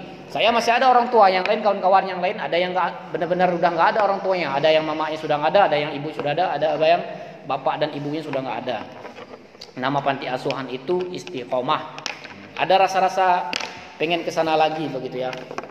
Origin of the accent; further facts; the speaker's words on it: Alur Langsat, Aceh, Indonesia; Pantai Dona Salim Pinin, dari Salim Pinin nanti belok ke kanan. Jumpalah kampung saya, Alur Langsat namanya.